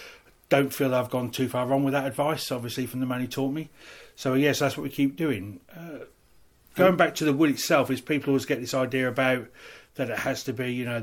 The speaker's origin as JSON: {"language": "English", "region": "England", "country": "United Kingdom", "said": "Obviously, as an English bat maker, I would like to feel that I've been taught right"}